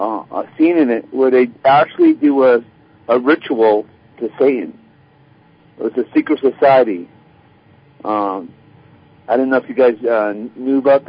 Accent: California, United States; Yes, I'm from California.

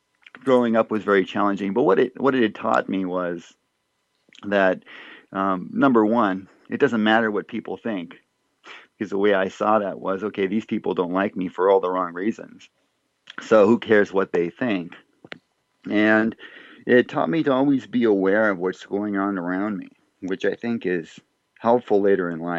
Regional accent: Montebello, California, United States; growing up in Montebello, because essentially my brother and I, we were two bleach blonde white boys, if you will, and typical American boys with blonde hair, growing up in a predominantly

